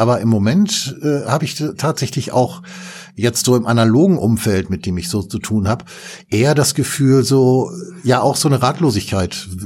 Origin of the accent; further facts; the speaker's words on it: Hamburg, Germany; Ich bin Hamburger Jung, ne? In Hamburg-Altona aufgewachsen, geboren, also in der umgekehrten Reihenfolge